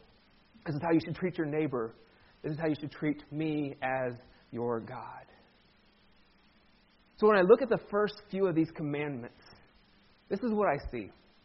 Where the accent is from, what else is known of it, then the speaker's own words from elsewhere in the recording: Ohio, United States; I grew up in Amish country in Ohio.